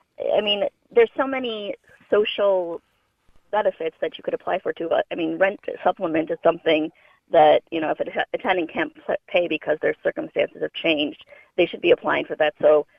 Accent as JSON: {"language": "English", "country": "United States", "said": "It's kind of odd to me as an American"}